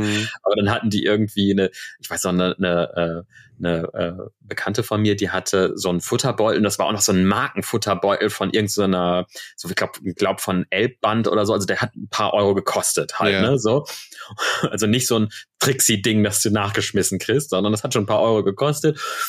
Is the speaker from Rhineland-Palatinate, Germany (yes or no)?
no; Emden, Lower Saxony, Germany; da, wo ich groß geworden bin, Enten, das ist eine Stadt in Ostfriesland halt, ne, das ist aber Stadt, also das ist jetzt nicht Hamburg, ne. Ich glaube, die haben so zwischen 50 und 60.000 Einwohner. Ne? Also das ist eine Kleinstadt.